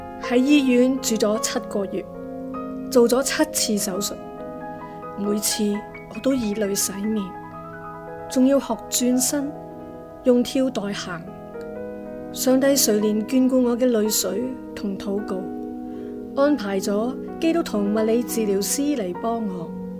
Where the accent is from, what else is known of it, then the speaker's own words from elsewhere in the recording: Kam Tin, New Territories, Hong Kong; also born or lived in Yuen Long; 我在元朗锦田长大的原居民后代，父母耕田为生，八个兄弟姊妹里面我排行第二。